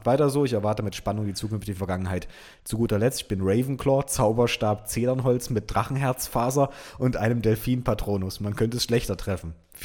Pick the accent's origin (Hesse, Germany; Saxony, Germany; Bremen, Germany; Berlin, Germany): Saxony, Germany; Dresden; now in Münster, Germany; Ich wohne und studiere inzwischen seit ein paar Jahren in Münster, aber gebürtig komme ich aus Dresden und zwar genau wie Julius, der es in Folge 72 erwähnt, auch aus Niederwarder. Zumindest habe ich den Großteil meiner Kindheit und komplette Jugend da verbracht.